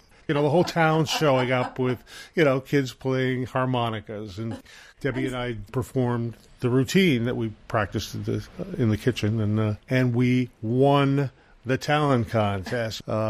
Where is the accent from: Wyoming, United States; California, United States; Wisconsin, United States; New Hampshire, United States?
New Hampshire, United States; I was on the ski team because I grew up in New Hampshire and, you know, had my first pair of skis when I was 3 years old.